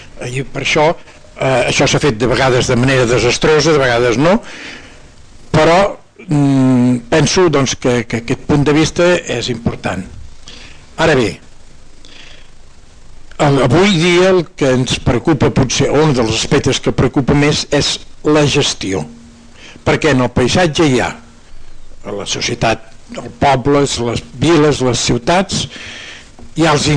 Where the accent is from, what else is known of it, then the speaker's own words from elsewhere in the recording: Catalonia, Spain; soc de les Garrigues